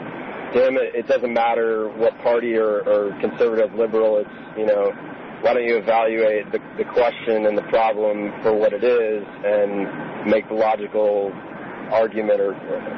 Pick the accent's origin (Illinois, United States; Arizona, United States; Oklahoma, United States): Illinois, United States; Chicago; also born or lived in New York; now in Denver, United States; I'm from Chicago and New York, new to Denver